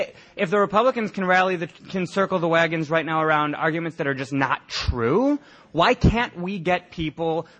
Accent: Chicago, Illinois, United States; I'm from Chicago, and the district just north of me is where Congressman Mark Kirk serves.

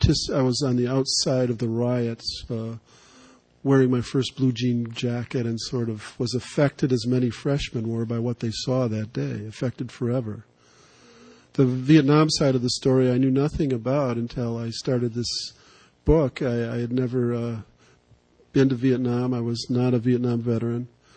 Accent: Madison, Wisconsin, United States; I'm from Madison, Wisconsin.

